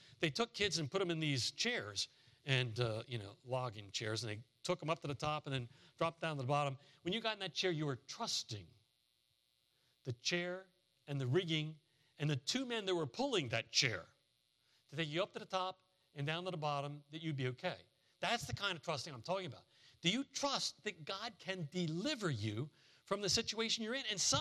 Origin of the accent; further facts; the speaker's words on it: Delaware, United States; And Joe Biden from my home state of Delaware got elected.